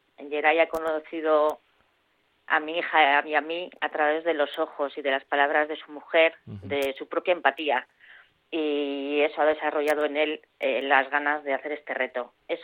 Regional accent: Basauri, Basque Country, Spain; yo soy de Basauri todavía, mi pueblo maravilloso que nos ha ayudado y nos sigue ayudando muchísimo

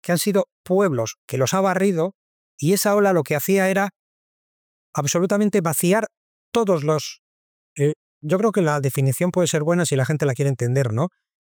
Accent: Santurtzi, Basque Country, Spain; la zona que yo conozco, mi territorio, mi pueblo, Bilbao, Santurce, la margen izquierda, la margen derecha.

